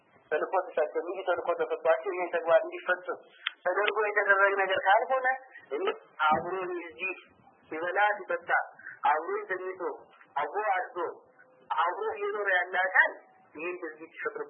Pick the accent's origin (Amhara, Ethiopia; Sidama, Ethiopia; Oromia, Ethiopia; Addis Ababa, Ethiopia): Amhara, Ethiopia; Mota; እኔ ሞጣ እዛው ተወልጄ ያደኩኝ የተማርኩኝ በሌላ ቦታ ሳስተምር ቆይቼ ደግሞ መጥቼ በከተማዋ ላይ እያስተማርኩ